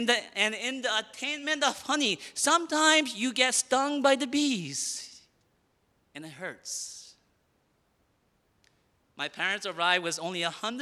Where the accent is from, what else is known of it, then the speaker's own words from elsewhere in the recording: South Korea; growing up in Korea, we had heard stories and rumors of how awesome America was.